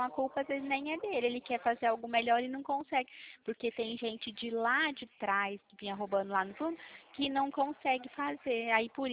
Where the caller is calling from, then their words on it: Pirassununga, São Paulo, Brazil; Eu falo do estado de São Paulo, eu falo da cidade de Pirassununga.